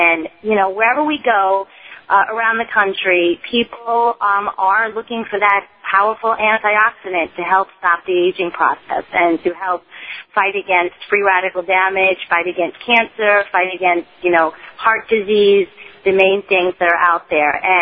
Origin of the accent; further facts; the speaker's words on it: New York, United States; We're from New York. We're here in Orlando vacationing.